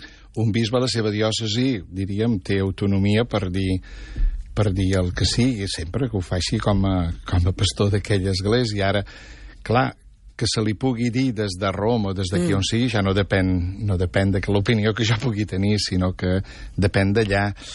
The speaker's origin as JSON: {"language": "Catalan", "region": "Balearic Islands", "country": "Spain", "said": "Sí, som menorquí, som de l'altra illa."}